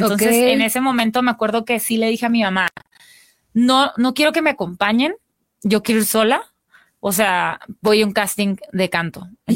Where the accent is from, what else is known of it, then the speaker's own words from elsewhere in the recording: Culiacán, Sinaloa, Mexico; Pero yo soy del norte, yo soy de Culiacán.